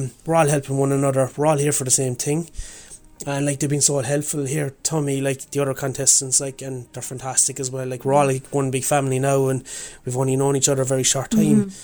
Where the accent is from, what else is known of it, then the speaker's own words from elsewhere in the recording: Cork, Munster, Ireland; I'm from Cork. And I'm here to do the 40-Day Health Challenge.